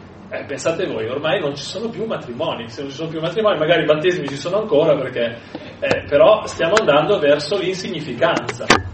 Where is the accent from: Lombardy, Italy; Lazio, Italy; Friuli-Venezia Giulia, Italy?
Lombardy, Italy; sono brianzolo, ecco, la terra della promessa, per me la terra della promessa è la Brianza